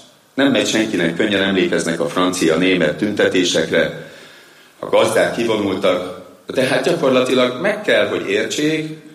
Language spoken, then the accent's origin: Hungarian; Hungary; És amikor Amerikába kimentem, és mondtam, hogy magyar vagyok